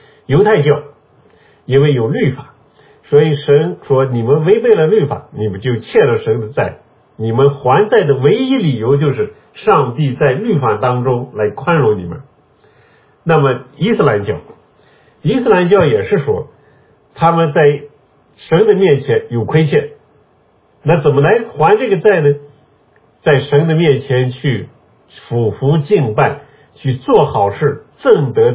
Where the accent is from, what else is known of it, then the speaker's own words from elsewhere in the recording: China; 所以回到我们中国人来看，我们中国人讲的佛教、道教和其他的这些这个三教九流的各种宗教信仰都不能成为真信仰，